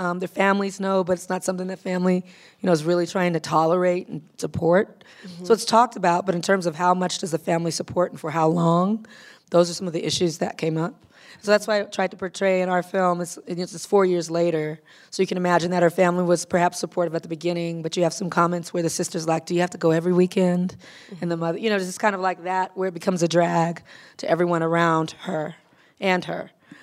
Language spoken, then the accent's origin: English; Compton, California, United States; growing up in Compton and really kind of just understanding that there were a lot of people around me who were the loved ones of the incarcerated.